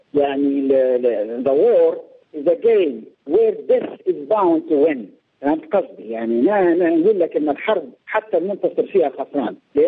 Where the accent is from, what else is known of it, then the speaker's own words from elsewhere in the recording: Libya; يعني نحن درنا بلادنا ليبيا، يعني نحن نتجنب أكبر قدر يعني أكبر قدر ممكن من التدمير